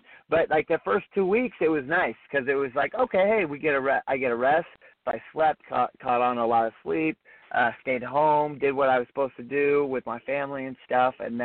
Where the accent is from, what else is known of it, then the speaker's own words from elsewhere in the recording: California, United States; I'm born and raised in Humboldt County. I've lived here my whole life, and this is my home.